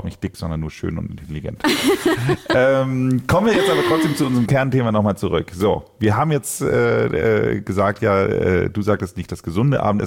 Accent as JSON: {"language": "German", "region": "Northern Germany", "country": "Germany", "said": "bei uns in Norddeutschland"}